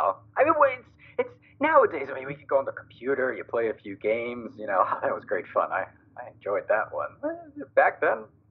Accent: New York, United States; Yeah, and I grew up in New York, so I'm used to the big cities.

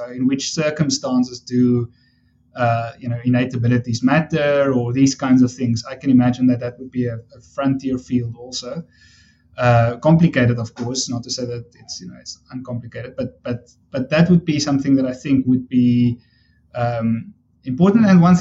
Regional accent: South Africa; I mentioned I'm from South Africa

